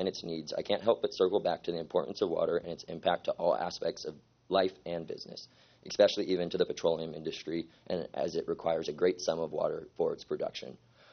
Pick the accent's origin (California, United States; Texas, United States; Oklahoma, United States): California, United States; Arroyo Grande; I'm a Slo County resident born and raised in Arroyo Grande.